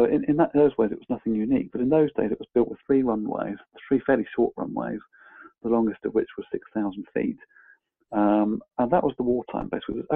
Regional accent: Reading, South East England, United Kingdom; I mean, I grew up in Berkshire. I grew up in Reading, not too far away from Newbury

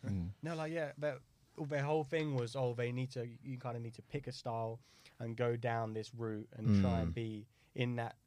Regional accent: Brighton, South East England, United Kingdom; Yeah, I grew up in Brighton.

